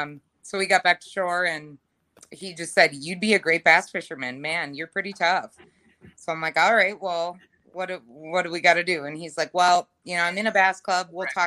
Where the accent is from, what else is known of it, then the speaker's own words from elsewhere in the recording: Ogilvie, Minnesota, United States; Yep. I grew up in Ogilvie, Minnesota. So okay. I don't know if you know where that is.